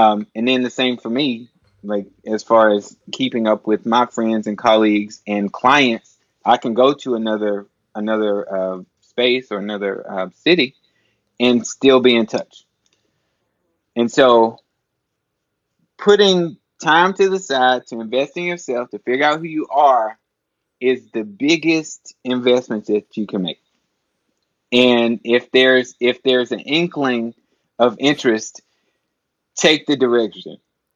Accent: Nashville, Tennessee, United States; My kids have grown up in Nashville, Tennessee. When I grew up in Nashville, Tennessee.

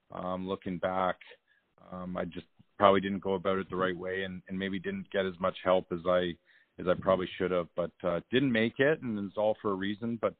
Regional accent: Toronto, Ontario, Canada; Well, born and raised in Toronto, Canada

